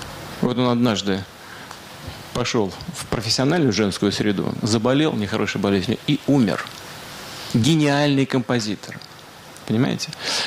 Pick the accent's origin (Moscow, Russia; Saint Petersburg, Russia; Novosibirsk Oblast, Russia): Saint Petersburg, Russia; Я сам из Ленинграда, из Петербурга.